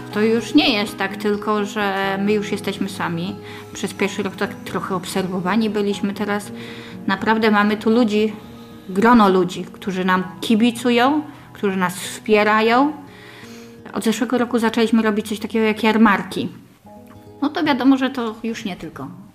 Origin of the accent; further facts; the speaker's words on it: Tomaszów Lubelski, Lublin Voivodeship, Poland; ja nie jestem z Warszawy. Ja jestem z Roztocza, z Tomaszowa Lubelskiego. Małe miasteczko. Teraz już inaczej wygląda niż jak się stamtąd wyprowadzałam.